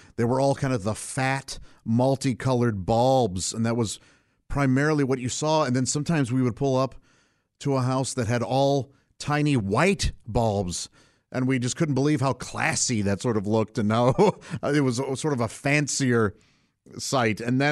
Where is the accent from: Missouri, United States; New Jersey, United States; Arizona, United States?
Missouri, United States; St. Louis; I grew up in St. Louis, Missouri, with my parents and three brothers. In a small house in the suburbs